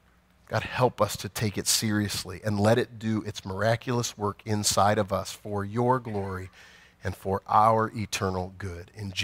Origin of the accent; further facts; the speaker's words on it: Iowa, United States; I'm from Iowa.